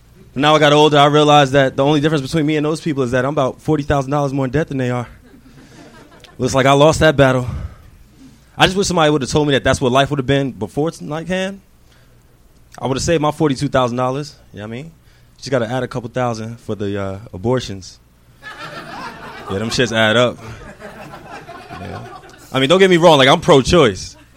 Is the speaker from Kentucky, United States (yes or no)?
no; New Jersey, United States; now in Los Angeles, United States